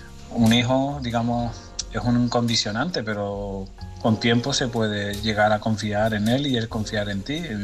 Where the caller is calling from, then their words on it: Tenerife, Canary Islands, Spain; de Tenerife.